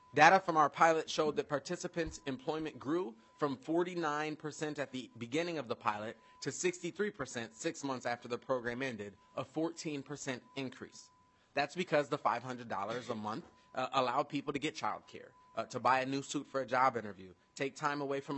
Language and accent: English; Minnesota, United States; as a Minnesotan who has grown used to deep economic inequality